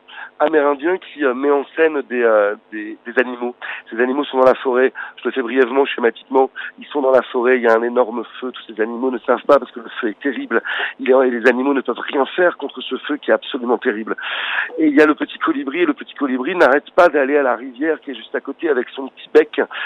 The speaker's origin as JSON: {"language": "French", "town": "Paris", "region": "Île-de-France", "country": "France", "said": "puisque je suis parisien"}